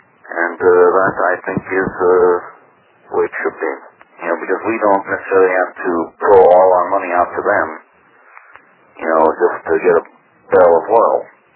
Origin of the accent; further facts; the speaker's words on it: Los Angeles, California, United States; I am from West LA.